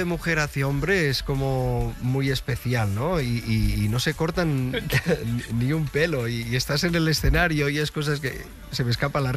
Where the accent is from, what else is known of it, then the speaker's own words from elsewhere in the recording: Sabadell, Catalonia, Spain; now in Madrid, Spain; Volver a mi tierra pues me emociona demasiado. Y Madrid, por lo que significa Madrid, porque he vivido 27 años aquí.